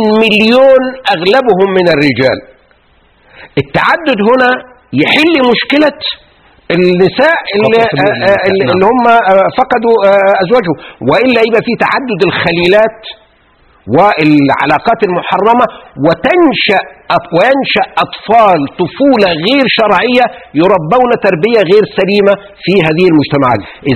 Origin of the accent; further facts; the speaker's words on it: Egypt; إحنا عندنا في مصر ظهر في الأربعينيات القرن العشرين طبقة